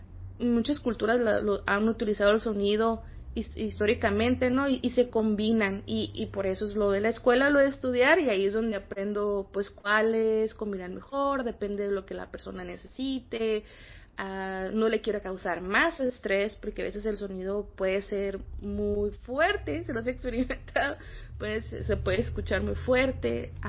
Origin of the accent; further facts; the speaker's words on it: Imperial Valley, California, United States; also born or lived in Yuma; Aquí en el Valle Imperial acabo de regresar. Yo soy de aquí del Valle Imperial, pero viví 4 años en Yuma. Entonces apenas tengo un año viviendo aquí en el centro otra vez